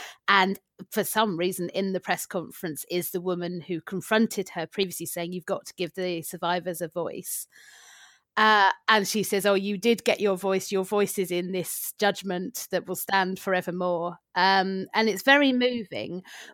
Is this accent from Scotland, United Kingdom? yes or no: no; London, United Kingdom; It's growing up in Stamford Hill.